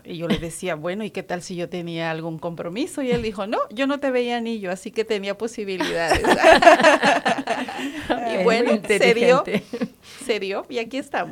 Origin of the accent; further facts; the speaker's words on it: Mexico; Nosotros somos de México